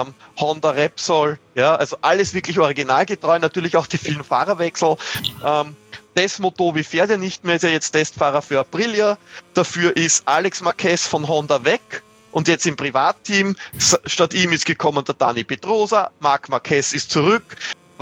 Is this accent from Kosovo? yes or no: no; Austria; Ich sage jetzt nur als Beispiel als Österreicher